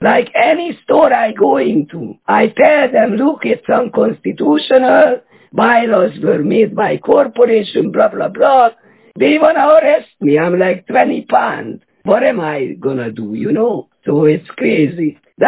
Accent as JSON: {"language": "English", "country": "Hungary", "second_language": "English", "moved": "yes", "lives_now": "Canada", "said": "No, I'm from Hungary. I've been in Canada since 1987."}